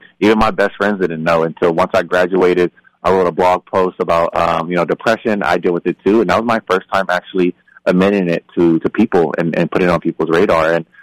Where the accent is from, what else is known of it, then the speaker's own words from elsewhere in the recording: California, United States; I'm from Southern California, so it was a big culture shock for me the moment I landed in Eugene.